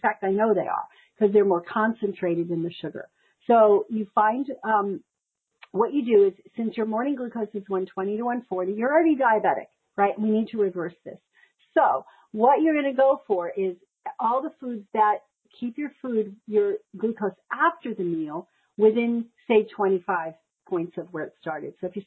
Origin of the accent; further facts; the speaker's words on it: Queens, New York, United States; Hey, I grew up in Queens.